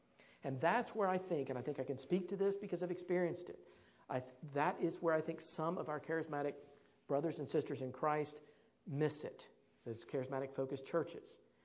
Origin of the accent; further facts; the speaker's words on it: South Carolina, United States; I have a friend back in my home state of South Carolina